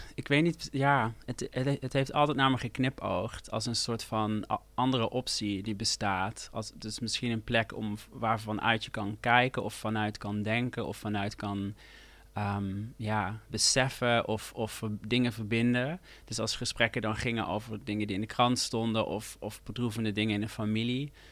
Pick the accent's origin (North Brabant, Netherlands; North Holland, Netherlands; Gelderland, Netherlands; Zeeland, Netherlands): North Brabant, Netherlands; Eindhoven; ik was heel veel aan het buitenspelen in de bossen rond Eindhoven, mm-hmm. waar ik geboren ben. We woonden aan de rand van de stad.